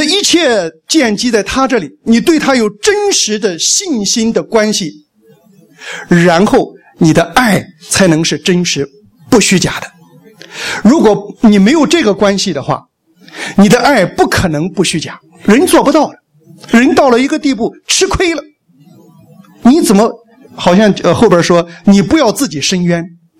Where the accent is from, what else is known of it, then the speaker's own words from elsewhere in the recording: Taiwan; 所以我们台湾人有一次请他吃饭的时候